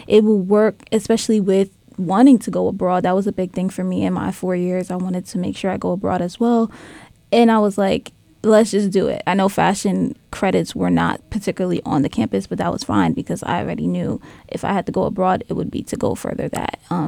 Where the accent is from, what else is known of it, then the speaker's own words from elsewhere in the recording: New York City, New York, United States; I'm from New York City, so it's in my blood, I feel like, with just the artistic realm of it all.